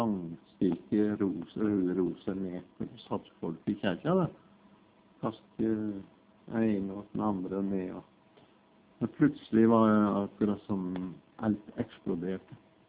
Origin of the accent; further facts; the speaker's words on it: Western Norway, Norway; jeg var i kirke, der jeg vokste opp, på Vestlandet, i den kirke som jeg gikk som smågutt.